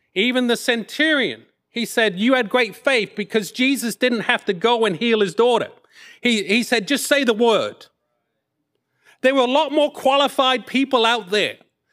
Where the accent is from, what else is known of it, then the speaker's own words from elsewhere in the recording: Norwich, East of England, United Kingdom; I'm from Norwich, England.